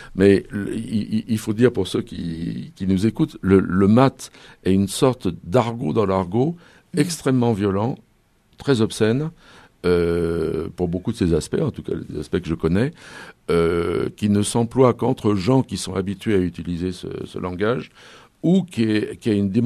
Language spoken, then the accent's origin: French; Grenoble, Auvergne-Rhône-Alpes, France; now in Die, France; homme des montagnes, des Alpes, je suis de Grenoble, mais je vis à